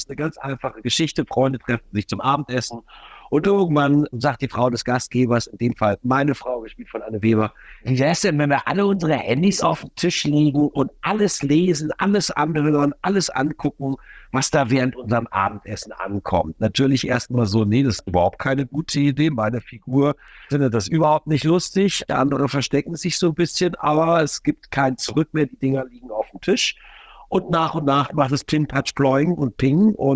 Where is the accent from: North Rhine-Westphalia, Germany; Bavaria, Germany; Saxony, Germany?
North Rhine-Westphalia, Germany; Düsseldorf; bin selber Düsseldorfer